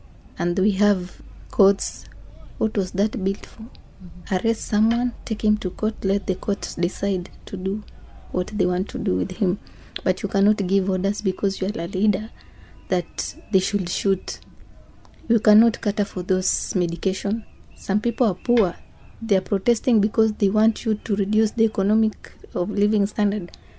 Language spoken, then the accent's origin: English; Kenya; Second, I participated because I am a Kenyan.